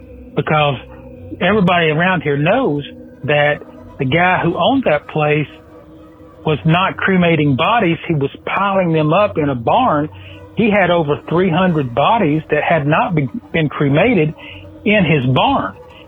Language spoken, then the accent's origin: English; Chattanooga, Tennessee, United States; from Chattanooga. I'm a property manager.